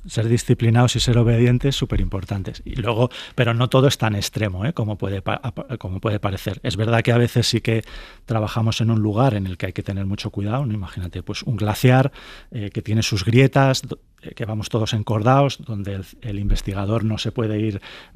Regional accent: Madrid, Community of Madrid, Spain; Sí, o sea, yo soy de Madrid, del centro de Madrid, absolutamente.

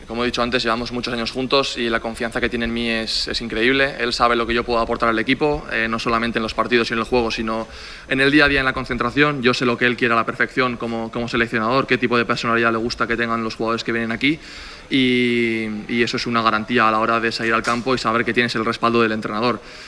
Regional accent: Navarre, Spain; Yo soy muy navarro, muy de mi tierra y me encanta pasar cada día allí.

